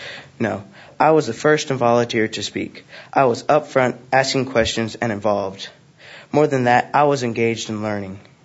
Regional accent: Brenham, Texas, United States; I am from Brenham, Texas, and I'm proud to be a Texas Brigades cadet.

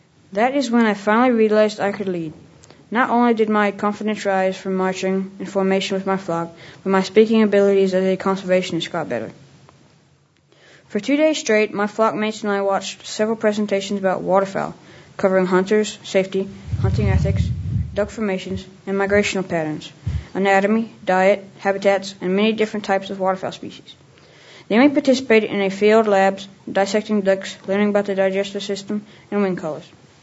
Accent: Brenham, Texas, United States; I'm from Brenham, Texas.

